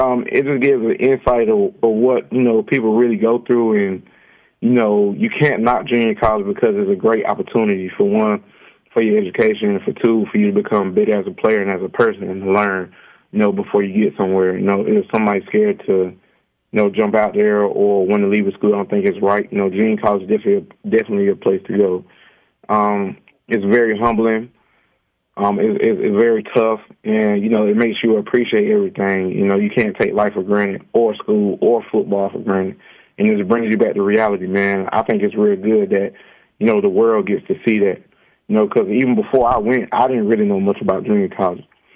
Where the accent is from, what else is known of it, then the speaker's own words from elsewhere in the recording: Goldsboro, North Carolina, United States; I grew up in Goldsboro, North Carolina. I went to Goldsboro High School.